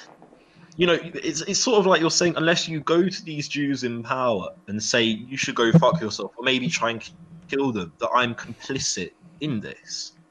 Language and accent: English; United Kingdom; I'll say I'm Jewish. But I never tell people I'm Jewish. I tell people I'm British.